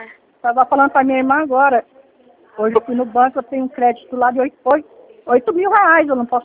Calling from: São Paulo, Brazil; São Paulo.

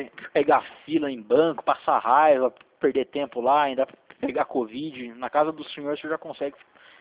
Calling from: São José dos Campos, São Paulo, Brazil; Aqui é São José dos Campos, interior de São Paulo.

